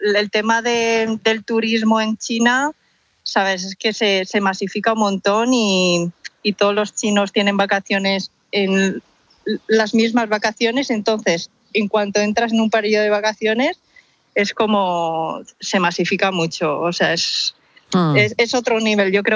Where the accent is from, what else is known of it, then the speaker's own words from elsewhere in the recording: Spain; yo igual no tengo una perspectiva muy objetiva, ¿no? Como española de origen chino.